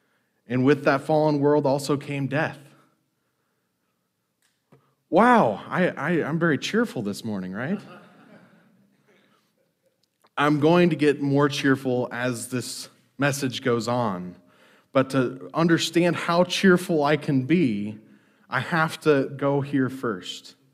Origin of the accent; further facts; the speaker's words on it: Montana, United States; I grew up in Montana, and there's like negative humidity there.